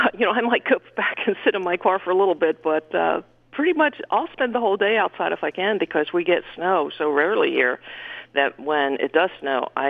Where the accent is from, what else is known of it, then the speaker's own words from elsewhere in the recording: Pennsylvania, United States; I was born and raised in the Brandywine Valley and have lived on the East Coast all my life.